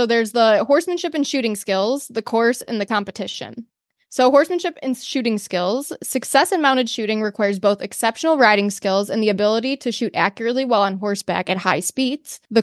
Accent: White Lake, Michigan, United States; from White Lake, Michigan.

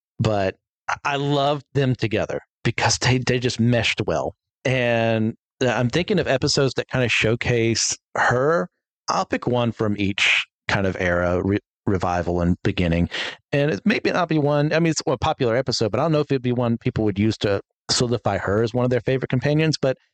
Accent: North Carolina, United States; So I'm a yokel from North Kakalaki, so I say Clara.

